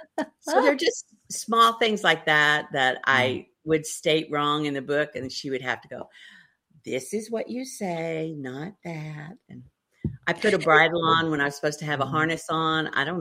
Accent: Muskogee, Oklahoma, United States; I basically kind of grew up that area too, because I am actually an … I was born in Muskogee, Oklahoma, and my grandparents lived there my whole life.

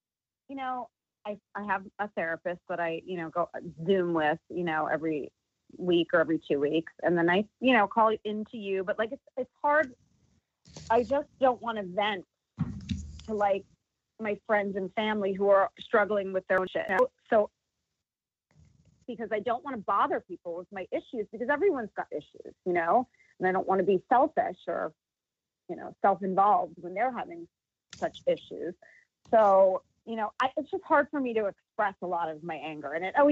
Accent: East Coast, United States; now in Los Angeles, United States; I grew up in the East Coast, which is also like a little bubble, you know, the Jersey, New York area, because it's all blue states.

